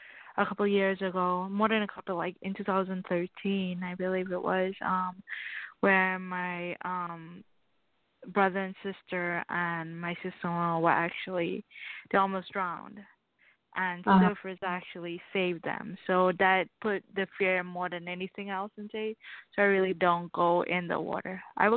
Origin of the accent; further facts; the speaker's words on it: Florida, United States; I'm from Florida.